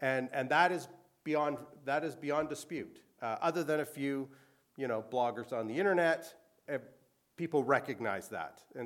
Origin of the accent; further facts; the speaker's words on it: Hilton Beach, Ontario, Canada; also born or lived in Oshawa; And I tell them I grew up in Hilton Beach. And that's true. Most of my childhood grew up in Hilton Beach. I was born in Oshawa. I have no connection to Oshawa.